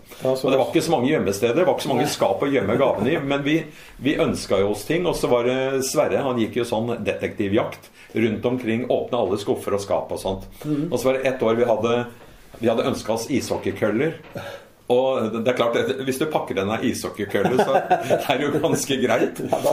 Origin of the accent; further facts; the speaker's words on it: Lørenskog, Akershus, Norway; Nei, jeg har vel fra oppveksten på Solheim, på Lørenskog, så i vår lille blokkleilighet